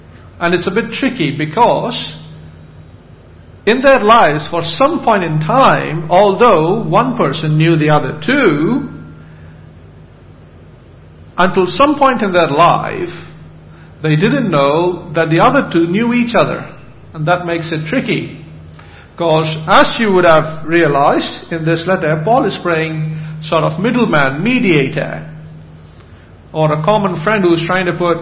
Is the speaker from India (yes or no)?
yes; India; I'm Indian. I'm not sure which way to call it.